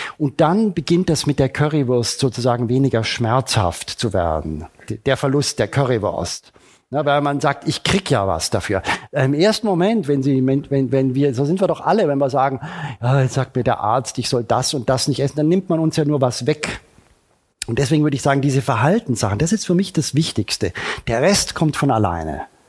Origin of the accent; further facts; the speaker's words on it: Baden-Württemberg, Germany; ich komme aus Oberschwaben